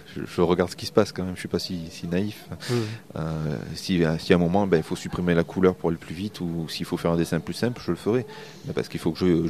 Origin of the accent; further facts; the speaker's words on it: Marseille, Provence-Alpes-Côte d'Azur, France; Moi, je venais de Marseille. C'est toujours à 8 heures de train d'Angoulême.